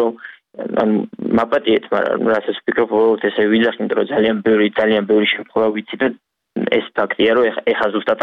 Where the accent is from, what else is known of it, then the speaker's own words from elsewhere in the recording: Rustavi, Kvemo Kartli, Georgia; მე რუსთავოზე გავიზარდე, რუსთავოზე ვცხოვრობ